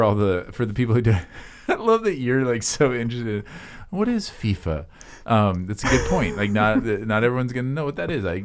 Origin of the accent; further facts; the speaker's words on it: Wales, United Kingdom; now in United States; I always used to, like, I'm Welsh, you know, but I was totally American in the game.